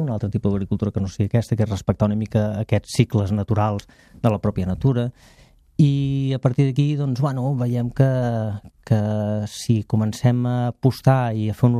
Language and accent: Catalan; Barcelona, Catalonia, Spain; jo soc de Sant Andreu del Palomar, de fet.